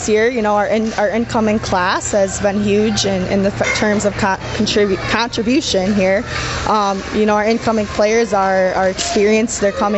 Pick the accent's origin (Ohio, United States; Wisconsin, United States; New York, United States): Wisconsin, United States; Beaver Dam; I grew up playing hockey in Beaver Dam here, learned how to play here, and went on and played college. So it's really awesome just to have the opportunity to be back in my hometown